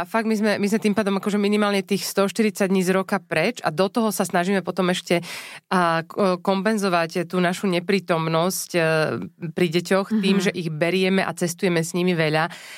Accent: Prešov, Prešov Region, Slovakia; A my sme obaja Prešovčania s môjim mužom.

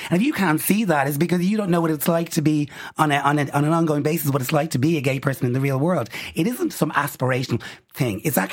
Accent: Dublin, Leinster, Ireland; And if that's a tiny little gay community that I grew up in Dublin that was in a darkened room

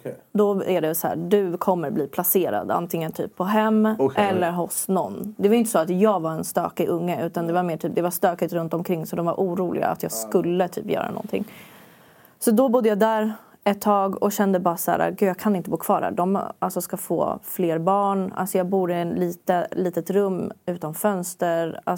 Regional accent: Vårberg, Stockholm County, Sweden; jag växte upp i Vårberg. Gick Lillholmsskolan där. Bodde där med min familj.

